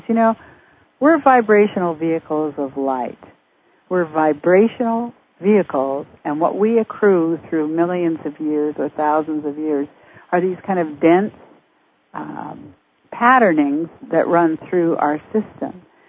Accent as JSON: {"language": "English", "country": "Canada", "said": "because I'm from Canada."}